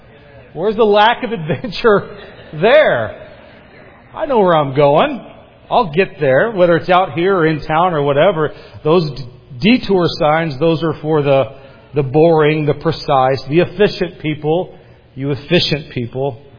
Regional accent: Midwest, United States; So I'm a Midwesterner at heart. I love the Midwest. I absolutely love the Midwest.

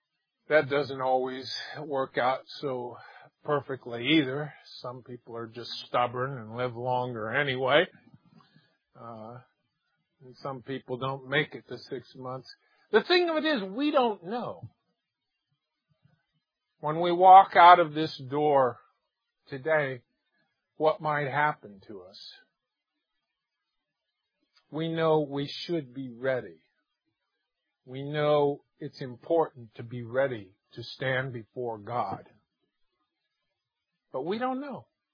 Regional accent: Omaha, Nebraska, United States; I said I grew up in Omaha, Nebraska.

